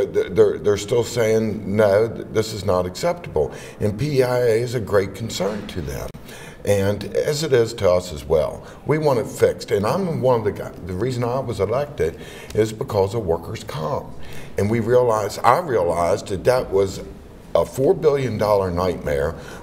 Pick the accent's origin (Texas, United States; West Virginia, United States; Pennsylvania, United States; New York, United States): West Virginia, United States; See, I'm from the Eastern Panhandle, and you don't work at convenience stores there for minimum wage.